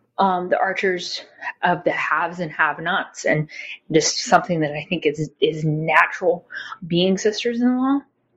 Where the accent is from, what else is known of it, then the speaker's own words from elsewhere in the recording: United States; as an American, where we, I think, culturally view abortion a little bit differently than those of you in the UK